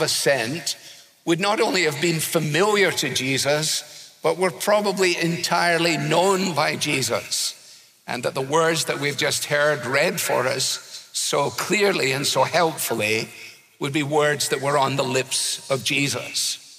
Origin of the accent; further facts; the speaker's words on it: Scotland, United Kingdom; as a Scotsman, I don't like to waste electricity or anything